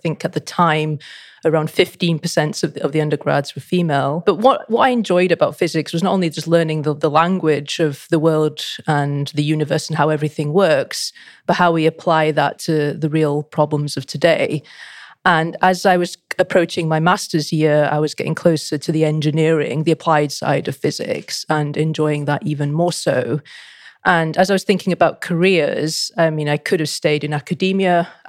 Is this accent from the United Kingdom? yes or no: yes; Wales, United Kingdom